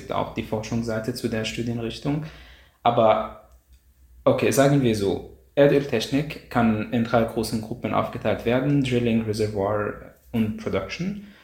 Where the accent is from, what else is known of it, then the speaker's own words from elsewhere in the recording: Egypt; German is a second language; moved away as an adult; now in Austria; ich komme aus Ägypten.